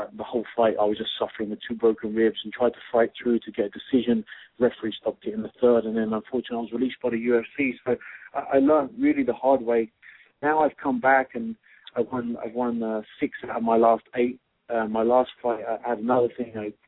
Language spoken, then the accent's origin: English; London, United Kingdom; in London, England, which is my hometown.